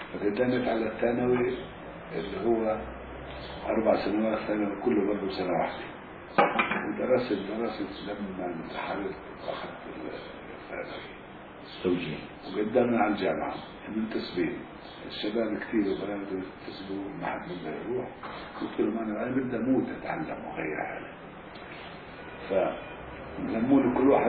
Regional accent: Gaza Strip, Palestine; أنا فلسطيني وين ساكن ومخيم الشاطئ

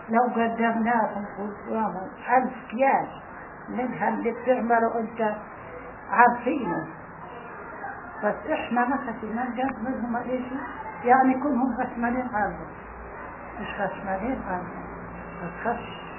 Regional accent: Palestine; مش حتذكر إحنا فلسطيني

